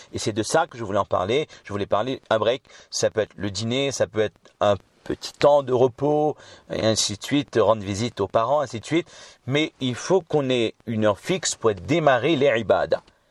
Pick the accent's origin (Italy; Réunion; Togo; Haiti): Réunion; comme chez nous, à La Réunion, c'est le riz curry